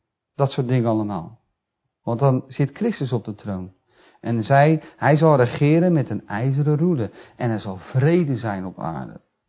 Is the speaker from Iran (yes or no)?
no; Netherlands; We denken niet dat wij zometeen als Nederlander zometeen nog in de hemel een land hebben dat daar ook Nederland heet.